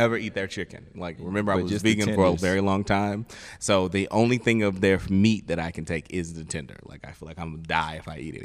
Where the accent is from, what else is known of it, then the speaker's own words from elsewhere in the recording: Dallas, Texas, United States; I'm from South Dallas.